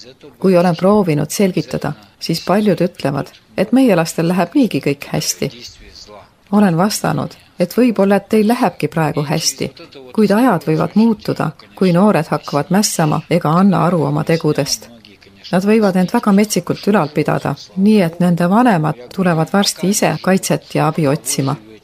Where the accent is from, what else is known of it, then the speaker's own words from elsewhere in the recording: Ural, Russia; born there; Estonian is a second language; Sündisin Aasia ja Euroopa vahel, Uurali mägede keskel, põdrakasvataja perekonnas. Mu isa on Neenets, emaga Hant.